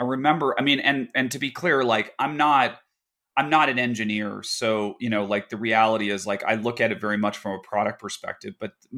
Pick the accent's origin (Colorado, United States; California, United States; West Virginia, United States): Colorado, United States; Well, I was lucky that I grew up in Colorado